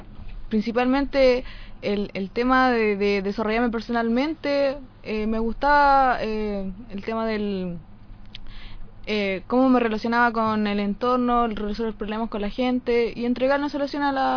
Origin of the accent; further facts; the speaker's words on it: Linares, Maule, Chile; No, en Linares, soy de Linares.